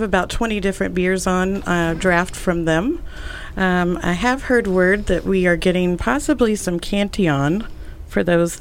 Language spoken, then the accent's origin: English; New Albany, Indiana, United States; No, but we've got some great restaurants in New Albany. I'm from New Albany as well.